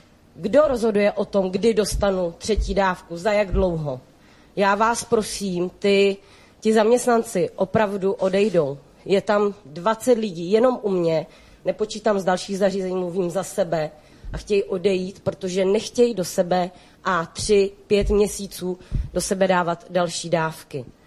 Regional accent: Český Krumlov, South Bohemian Region, Czechia; Jsem z Českého Krumlova

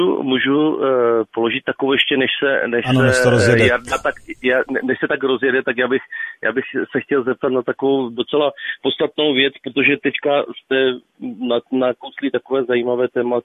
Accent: North Moravia, Czechia; tak jsme tady rodáci ze Severní Moravy

